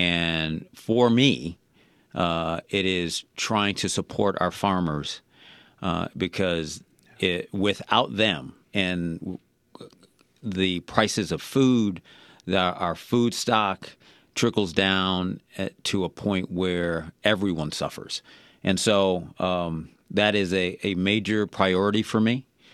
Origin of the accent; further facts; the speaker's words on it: Buffalo, New York, United States; I come from Buffalo, New York, born and raised there.